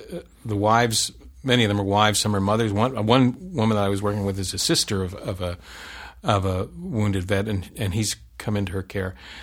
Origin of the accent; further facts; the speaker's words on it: New Jersey, United States; I grew up in Jersey with four brothers and a sister.